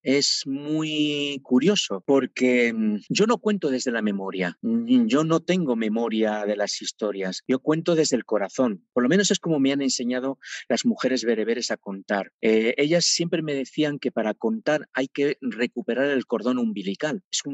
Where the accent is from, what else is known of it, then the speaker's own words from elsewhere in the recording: Morocco; first language Berber; Spanish is a second language; mi lengua materna es el bereber, la lengua de mis padres, de mis hermanas, de mi familia, es la que yo aprendí. Pero yo estuve estudiando en una escuela coránica de pequeño, y en una escuela coránica enseñan en árabe.